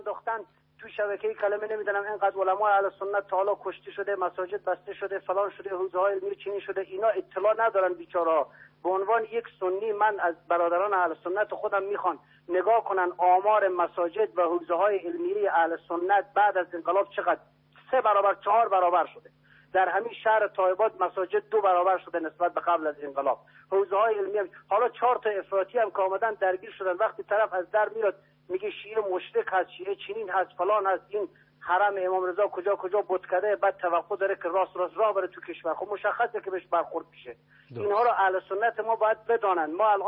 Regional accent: Iran; ما همه ایرانی هستیم

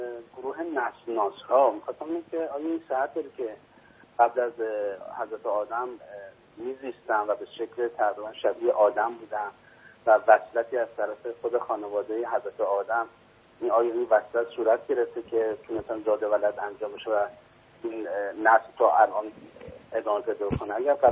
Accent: Tehran, Tehran Province, Iran; از تهران هستم، مزاحمتون میشم.

